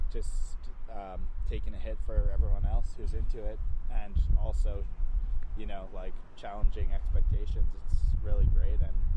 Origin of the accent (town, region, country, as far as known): Montreal, Quebec, Canada; born or raised there